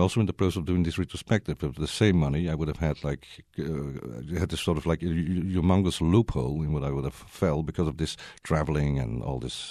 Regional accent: Flanders, Belgium; because my hometown was then host to the most gruesome right-wing nationalist Flemish party, which called the Flemish Bloc, now the Flemish Interest.

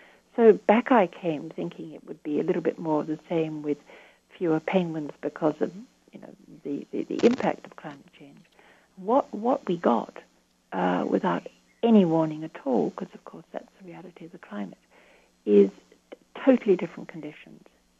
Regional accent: Australia; whereas I'm an Australian, so I just didn't.

